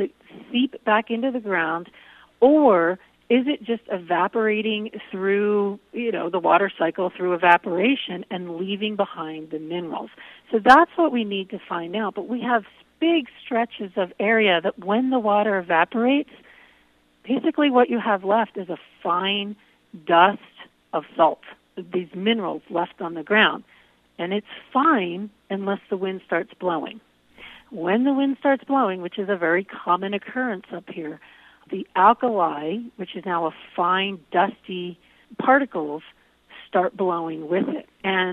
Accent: Philadelphia, Pennsylvania, United States; moved away; I grew up in Philadelphia, so that was, you know, having all the nightlife in the city and the traffic. Moving to Great Falls was a big change.

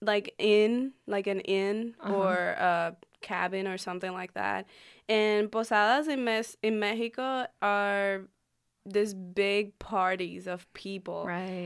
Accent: Puerto Rico; also born or lived in Dominican Republic; and I'm from Dominican Republic. Yo soy de la República Dominicana. Me crié en Puerto Rico. I was raised in Puerto Rico

